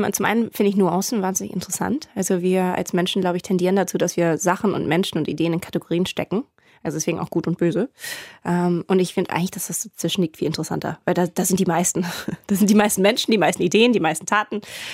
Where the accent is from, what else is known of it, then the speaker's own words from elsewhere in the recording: Germany; aber da reden wir als Deutsche vor allem sehr, sehr, sehr viel drüber.